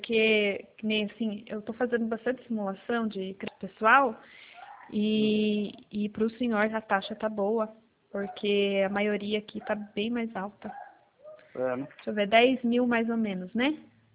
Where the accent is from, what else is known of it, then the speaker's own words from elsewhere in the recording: São Miguel Arcanjo, São Paulo, Brazil; Não, na verdade, eu sou de São Miguel Arcanjo, interior de São Paulo.